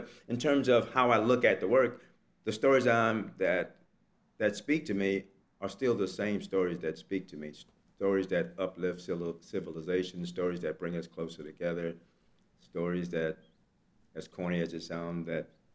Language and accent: English; the South, United States; And I grew up in the South, and I taught, you know, the poetry of Tennessee Williams for a while.